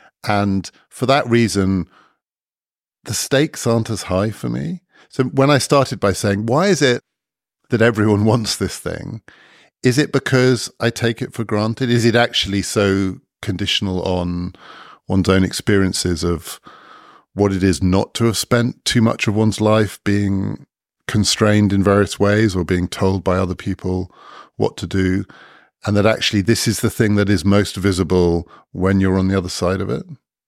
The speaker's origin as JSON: {"language": "English", "country": "United Kingdom", "said": "I'm white, I'm male, I'm well off, I'm British."}